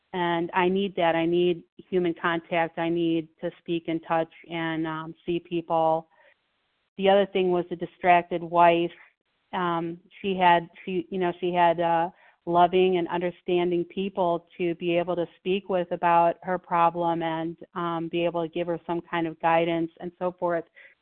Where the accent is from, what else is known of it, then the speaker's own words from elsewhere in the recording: Ohio, United States; I am from Ohio.